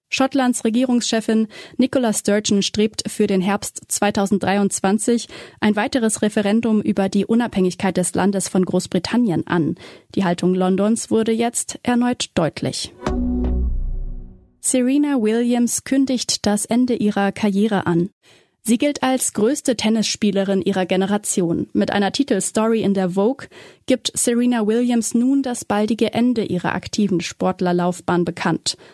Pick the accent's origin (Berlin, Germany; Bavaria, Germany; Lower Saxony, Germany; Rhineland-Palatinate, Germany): Bavaria, Germany; In Bayern, meinem Heimatbundesland